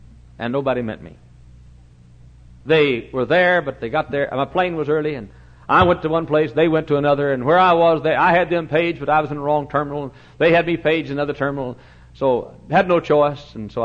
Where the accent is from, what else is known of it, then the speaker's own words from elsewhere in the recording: El Paso, Texas, United States; where are you from in Texas? Well, El Paso.